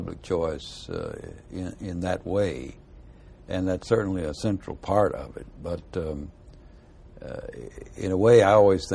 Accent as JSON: {"language": "English", "region": "the South", "country": "United States", "said": "it did stem from my basic cultural heritage"}